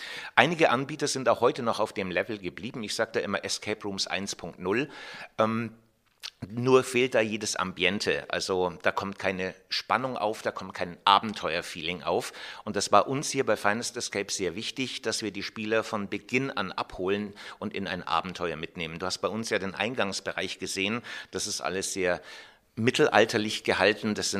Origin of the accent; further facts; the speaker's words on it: North Rhine-Westphalia, Germany; ich bin 57 Jahre alt, gebürtiger Nordrhein-Westfale, aber schon seit Urzeiten hier in Franken.